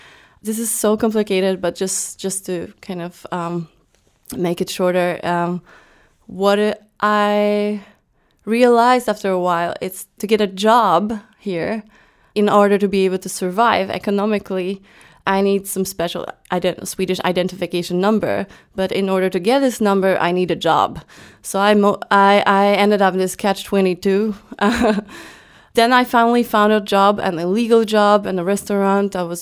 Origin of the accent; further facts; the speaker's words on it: Warsaw, Masovian Voivodeship, Poland; now in Malmö, Sweden; I live in Malmö, Sweden, but I come from Poland. I was born in Warsaw.